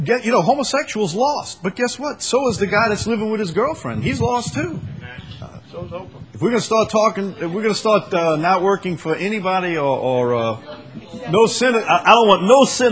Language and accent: English; Chalmette, Louisiana, United States; I can get away with it because I said I'm from Chalmette. I don't know any better.